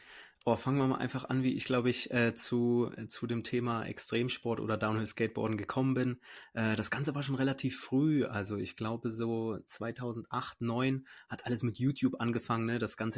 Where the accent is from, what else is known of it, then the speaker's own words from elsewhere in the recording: Eifel, Germany; Ich komme ja eigentlich aus der Eifel, also da sind sogar ein paar Berge, ne, und relativ viel Grün und Natur